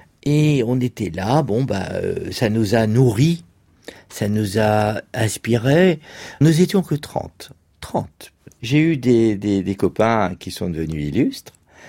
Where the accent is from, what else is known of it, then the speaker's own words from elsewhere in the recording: Tunisia; born there; je suis né en Tunisie